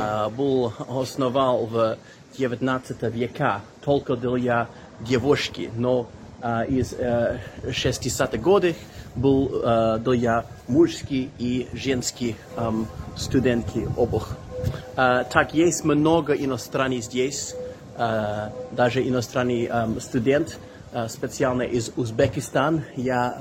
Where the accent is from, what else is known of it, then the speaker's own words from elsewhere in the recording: Ireland; Russian is a second language; now in England, United Kingdom; я из Ирландии. И я сейчас в Целло Эгом, это маленький Целло в Англии. И есть 6000 жителей.